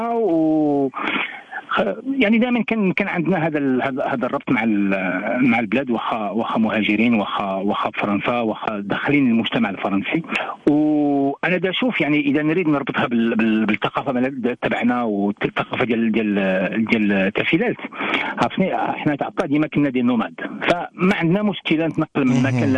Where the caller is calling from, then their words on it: United Arab Emirates; أنا بحكيكم من الإمارات ولكن منطقتنا دائما في قلوبنا صراحة